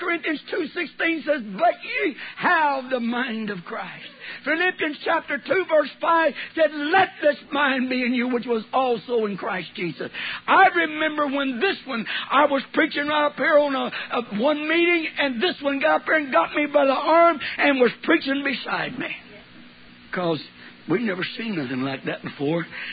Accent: California, United States; In Oklahoma and California, because I grew up in California, we were taught backsliding

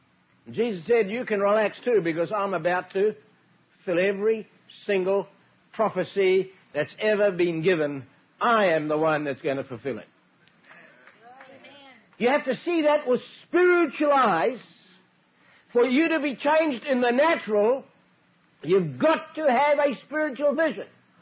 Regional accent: Scotland, United Kingdom; Being a Scotsman, I'm entitled to read between the lines.

